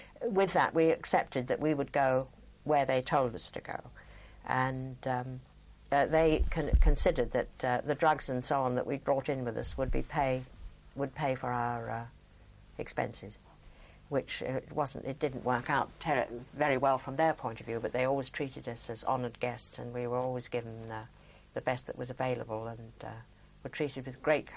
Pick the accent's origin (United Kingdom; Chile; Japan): United Kingdom; England; but of course he had an American-Canadian background and I came from England, and I'd found very early on that a lot of things are a bit different.